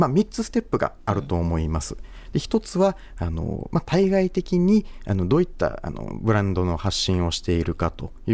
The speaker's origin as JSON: {"language": "Japanese", "region": "Kyushu", "country": "Japan", "said": "でもそれはもう僕も九州男児なので似たようなところはありますので"}